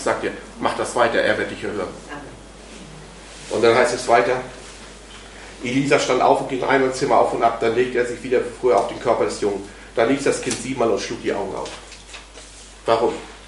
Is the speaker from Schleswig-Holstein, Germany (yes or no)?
yes; Husum, Schleswig-Holstein, Germany; in meiner alten Heimatgemeinde in Husum, wo ich ursprünglich auch herkomme.